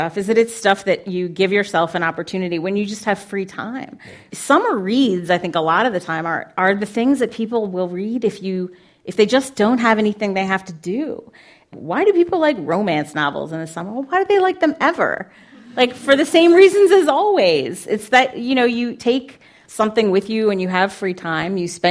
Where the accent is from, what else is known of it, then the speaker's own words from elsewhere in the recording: Pennsylvania, United States; You know, I grew up outside Philadelphia where there are seasons, like where there's a pretty regular seasonality.